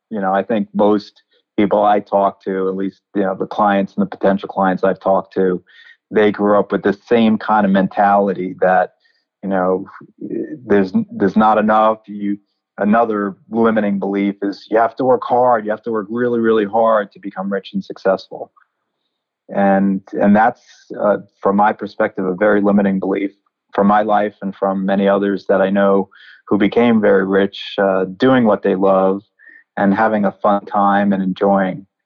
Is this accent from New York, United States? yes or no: yes; Massapequa, New York, United States; But I grew up on Long Island in Massapequa and Long Island in the state of New York.